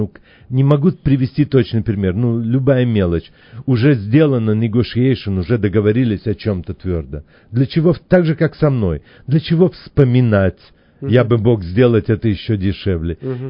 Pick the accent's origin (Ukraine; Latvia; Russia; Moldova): Latvia; я не говорил ему из России, я сказал ему, я из Латвии